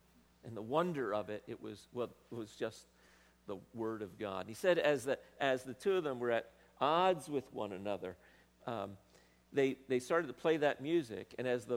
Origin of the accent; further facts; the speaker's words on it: Philadelphia, Pennsylvania, United States; When I grew up in Philadelphia, I used to deliver the Philadelphia Bulletin.